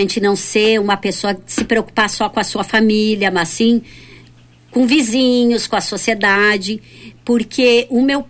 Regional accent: Caxias do Sul, Rio Grande do Sul, Brazil; eu sou caxiense da gema, porque eu nasci em Caxias, sou filha de pai e mãe caxiense também, e convivi aqui, saí um pequeno período para morar em Porto Alegre, mas passei minha vida inteira praticamente aqui em Caxias

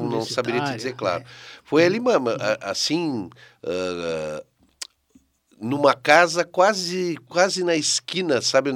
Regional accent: Caxias do Sul, Rio Grande do Sul, Brazil; born there; Nasci em Caxias do Sul.

